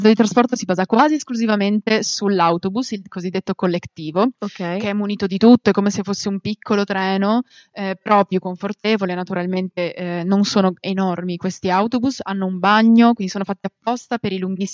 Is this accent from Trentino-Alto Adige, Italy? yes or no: no; Friuli-Venezia Giulia, Italy; il viaggio che faccio io che sono friulana per arrivare in Umbria